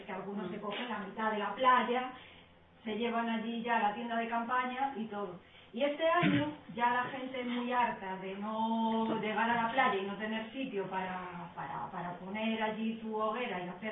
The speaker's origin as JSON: {"language": "Spanish", "town": "Ponferrada", "region": "Castile and León", "country": "Spain", "lives_now": "A Coruña, Spain", "said": "yo soy aquí de Ponferrada, pero llevo bastantes años viviendo en Coruña."}